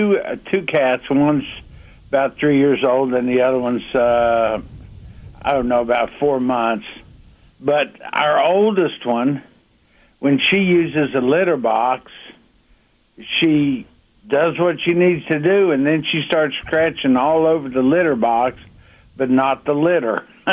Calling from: Huntington, West Virginia, United States; Huntington, West Virginia.

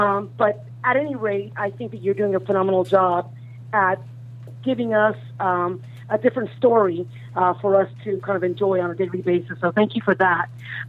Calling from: Georgia, United States; Hi, this is … calling you from Georgia.

